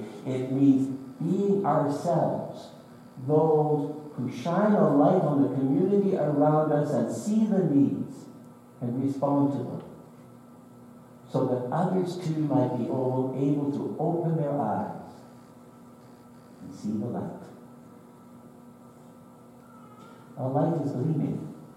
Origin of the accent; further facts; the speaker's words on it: Ontario, Canada; I recall growing up in Eastern Ontario in a rural community where the church was a mile and a half down the road.